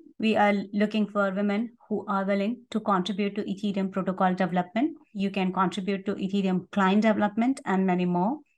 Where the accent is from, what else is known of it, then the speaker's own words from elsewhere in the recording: India; especially I'm coming from India